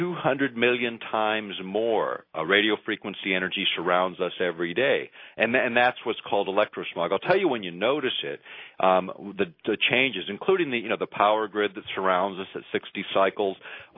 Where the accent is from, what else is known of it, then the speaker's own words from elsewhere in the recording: Alaska, United States; I'm inundated with electromagnetic fields here in the microwave range that I was not exposed to in my home state of Alaska, as an example.